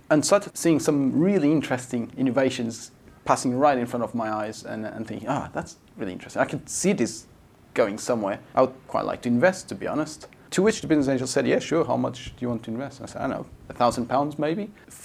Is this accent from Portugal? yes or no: yes; Portugal; now in London, United Kingdom; so I was born and raised in Portugal, where I ended up studying civil engineering